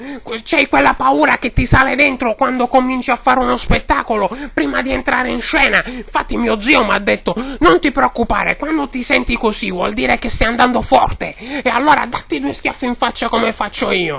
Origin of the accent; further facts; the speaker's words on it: Bologna, Emilia-Romagna, Italy; born there; Ma è anche la mia città natale